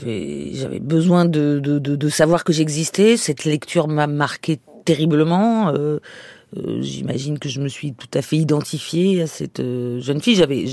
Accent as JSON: {"language": "French", "town": "Antony", "region": "Île-de-France", "country": "France", "tie": "born there", "also_born_or_lived": "Sarcelles", "said": "je suis née en France, je suis née à Antony, et après..."}